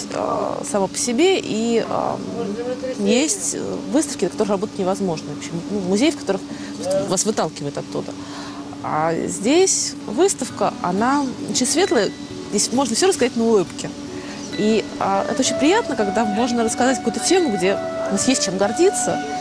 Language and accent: Russian; Moscow, Russia; потому что я москвичка, мне очень в городе не хватает этого простора.